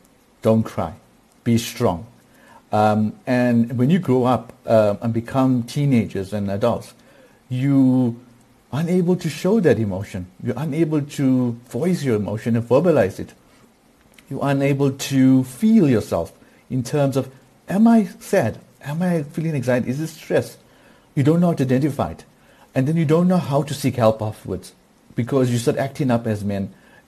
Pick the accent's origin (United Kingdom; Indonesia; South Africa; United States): South Africa; Durban, KwaZulu-Natal; growing up where I grew up in Durban